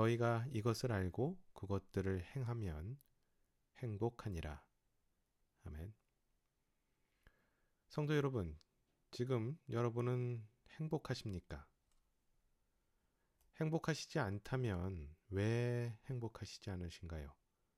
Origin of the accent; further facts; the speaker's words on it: South Korea; 우리는 특히 우리 한국 사람은요, 미래를 향해 달리기 좋아합니다.